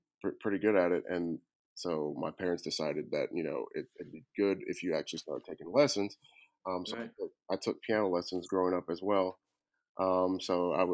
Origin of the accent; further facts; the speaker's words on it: Pensacola, Florida, United States; I'm born and raised in Pensacola, Florida.